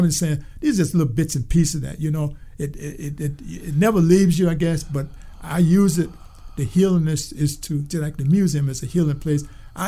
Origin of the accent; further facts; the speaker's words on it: Thomasville, Georgia, United States; I was born there, and I'm the 10th child of 14 brothers and sisters.